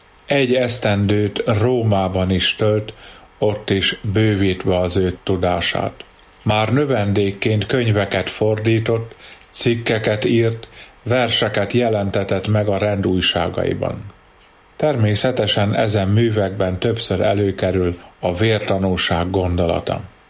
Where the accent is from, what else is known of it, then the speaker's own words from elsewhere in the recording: Jászboldogháza, Jász-Nagykun-Szolnok, Hungary; Közigazgatásilag a Jászberényhegy tartozó Boldogházán születtem. Berényből vonattal jártak ki a ferencesek misézni hozzánk.